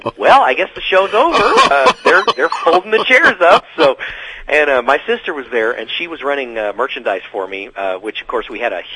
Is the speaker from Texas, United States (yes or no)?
yes; Dallas, Texas, United States; I'm from Dallas, Texas.